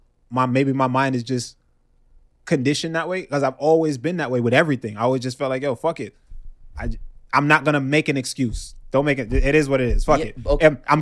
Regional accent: Jamaica; now in United States; I grew up in Jamaica, but when I came, so I didn't really deal with a lot of race shit

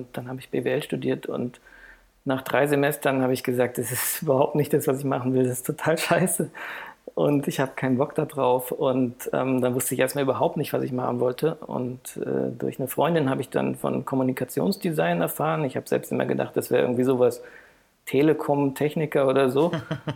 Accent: Heidelberg, Baden-Württemberg, Germany; born there; now in Frankfurt, Germany; Ich bin geboren in Heidelberg, aber ich lebe jetzt seit 21 Jahren in Frankfurt, also würde mich eher als Frankfurter bezeichnen.

